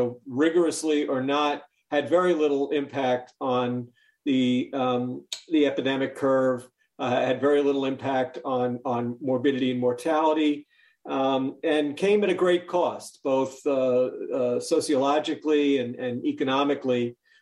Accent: New York, United States; The Kyrie Irving situation with the Nets, I grew up in New York, is particularly ironic, Joseph

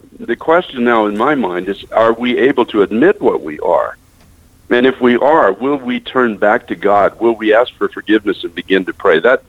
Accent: Canada; moved away as an adult; now in United States; now I came into this country as a Canadian. I've been here now 24 years. I'm now an American citizen.

